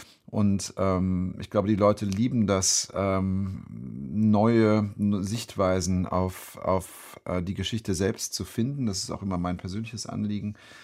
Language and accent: German; West Germany, Germany; now in Leipzig, Germany; Ich bin selbst 99 nach Leipzig gezogen. Ich bin eigentlich auch Wessi.